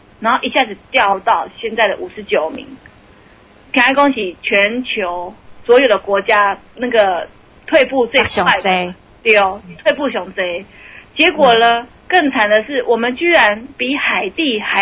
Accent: Taiwan; 那我们台湾人民还能相信什么？

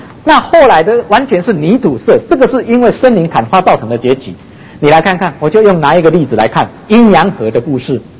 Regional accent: Beigang, Yunlin County, Taiwan; 我的老家在北港

